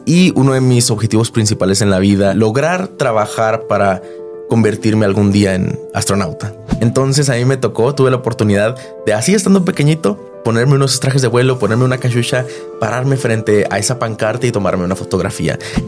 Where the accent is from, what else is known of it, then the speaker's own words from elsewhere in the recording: Ciudad Juárez, Chihuahua, Mexico; born there; Bueno, yo nací en Ciudad Juárez, Chihuahua, en un 14 de agosto del 2001.